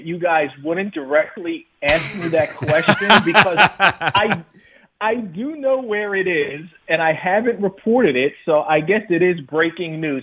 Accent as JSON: {"language": "English", "region": "New Jersey", "country": "United States", "said": "I'm from Jersey originally, so it's real close to New Jersey."}